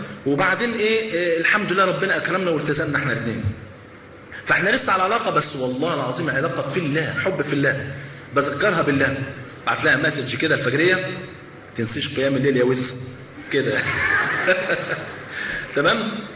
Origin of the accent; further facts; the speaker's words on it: Egypt; معلش الفول عندنا في مصر فرض عين